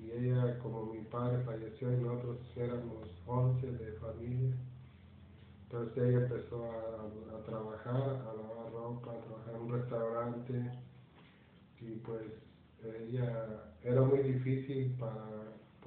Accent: Ciudad Mante, Tamaulipas, Mexico; Yo crecí en México, allí en el pueblo, en la ciudad donde vive mi mamá, se llama Ciudad Mante. Y ahí crecí

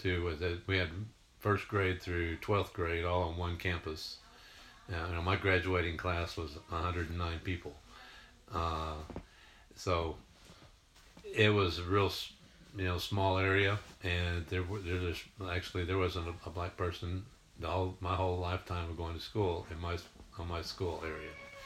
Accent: Texas, United States; I grew up in Southeast Texas, which is very right on the Louisiana border, and very Southern, culture.

